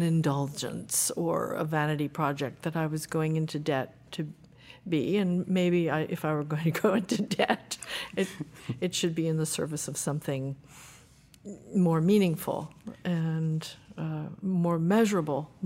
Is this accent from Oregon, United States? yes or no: no; New Jersey, United States; born there; I was born in New Jersey. My mother said I was the longest birth on record at Overlook Hospital.